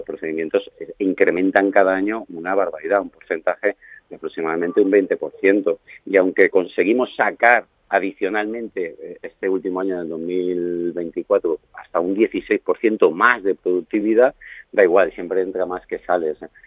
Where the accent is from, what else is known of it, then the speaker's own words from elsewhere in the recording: Valencia, Valencian Community, Spain; now in Ibiza, Spain; incluso yo mismo soy de Valencia.